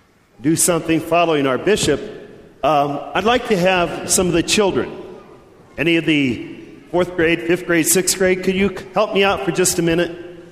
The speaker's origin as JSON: {"language": "English", "town": "Belpre", "region": "Ohio", "country": "United States", "tie": "born or raised there", "said": "I was thinking it's probably like my hometown, Belpre. You know, just not much there. No future to it."}